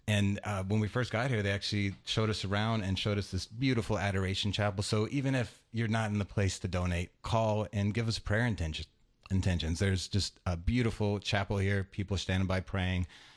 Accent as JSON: {"language": "English", "region": "Louisiana", "country": "United States", "said": "We're both from Louisiana. We met at LSU."}